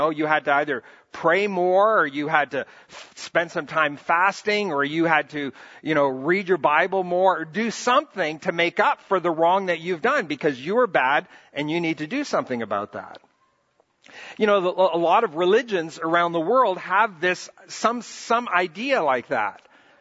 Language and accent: English; Brazil; One of my childhood memories growing up in Brazil was a friend